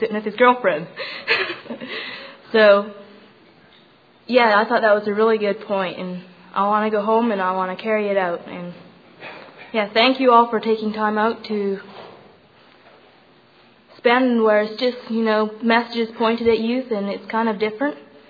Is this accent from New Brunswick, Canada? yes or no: yes; Fielding, New Brunswick, Canada; I'm from Fielding, New Brunswick. I'm the only person from New Brunswick, so I decided I better get up here.